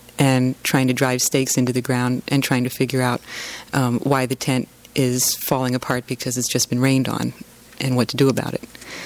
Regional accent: New Haven, Connecticut, United States; out from New Haven some. And my dad teaches, he's a professor of linguistics at Yale University. So I grew up in the Ivy League university scene

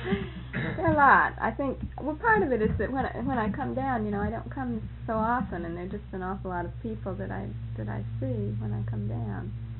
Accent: Gainesville, United States; See, I grew up in Gainesville. I was thinking about that coming out. But, you know, I grew up here

